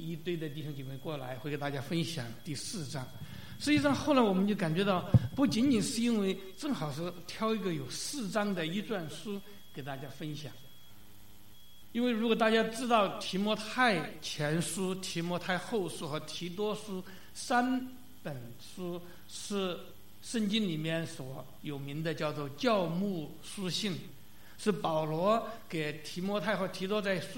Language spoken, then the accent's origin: Chinese; China; 那个时候我们从中国来一看